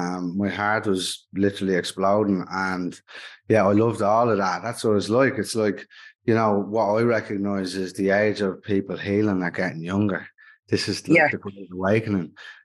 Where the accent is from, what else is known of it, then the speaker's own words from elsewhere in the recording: Dublin, Leinster, Ireland; I'm from York Street in town.